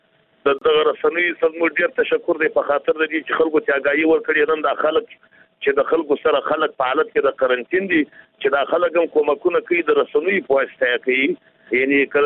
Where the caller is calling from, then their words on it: Jowzjan, Afghanistan; زه پښتون يم د جوزجان ولایت څخه سفر په تماس کېم